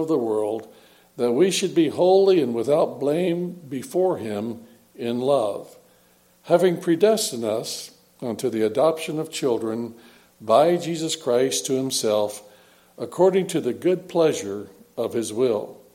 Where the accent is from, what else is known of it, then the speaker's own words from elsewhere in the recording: Florida, United States; also born or lived in Michigan / Illinois; being born and raised in Florida and moving north and being for the last 25 years, both in Michigan and Illinois